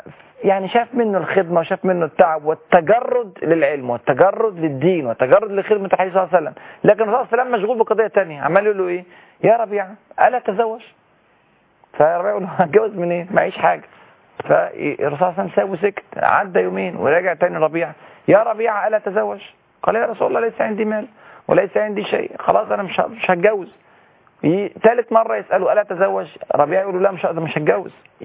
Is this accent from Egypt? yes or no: yes; Egypt